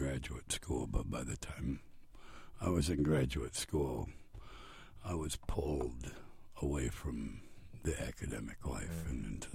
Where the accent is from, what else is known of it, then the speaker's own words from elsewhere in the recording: Flint, Michigan, United States; born there; I was born in Flint